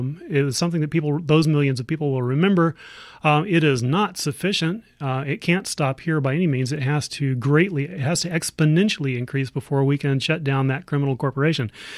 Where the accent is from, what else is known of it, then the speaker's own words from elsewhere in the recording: United States; I'm an American citizen and I was brought up a Christian